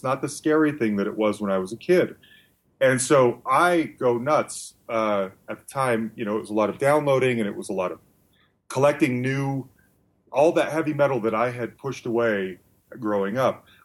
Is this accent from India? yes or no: no; Salt Lake City, Utah, United States; So growing up, I grew up in Salt Lake City, Utah. I grew up Mormon. Everyone else is mostly Mormon.